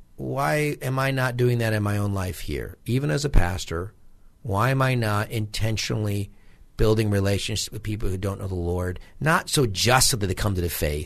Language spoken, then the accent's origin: English; United States; As an American, very proud, USAID was everywhere.